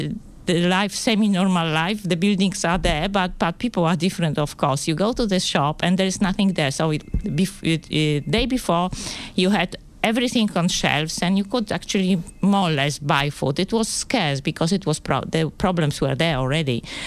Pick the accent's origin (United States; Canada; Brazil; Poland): Poland; it's quite difficult to pronounce because it's Polish name. I was born in Poland and I grew up in Poland and I was also educated in Poland. So my degree is from Poland and I finished Academy of Fine Arts in Poznań with master degree of visual arts